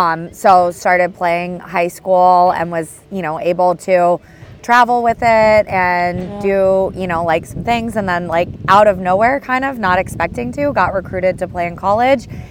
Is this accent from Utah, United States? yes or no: yes; Utah, United States; I grew up in Utah and lacrosse was not big there, especially when I was younger.